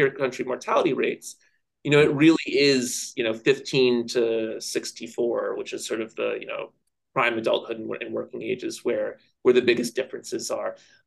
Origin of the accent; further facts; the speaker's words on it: United States; And that was a tough one to swallow as an American looking at those data.